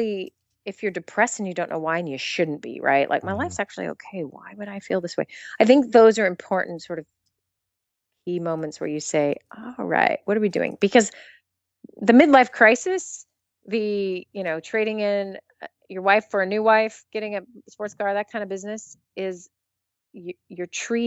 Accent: United States; because I'm American, so I think about individuals.

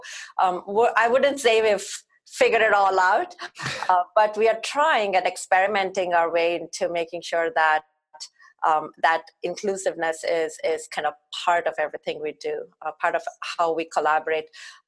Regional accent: India; growing up in India

